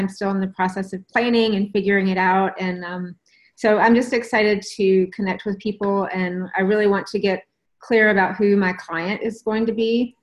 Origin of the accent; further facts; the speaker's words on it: North Carolina, United States; now in Sun Valley, United States; I live in Idaho, Sun Valley, Idaho, and I'm from North Carolina though, so I can represent the South a little bit.